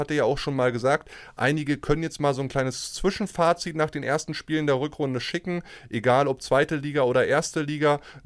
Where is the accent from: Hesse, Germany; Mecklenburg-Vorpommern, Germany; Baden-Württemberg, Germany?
Mecklenburg-Vorpommern, Germany; Rostock von meinem Heimatort jetzt nicht so weit entfernt ist.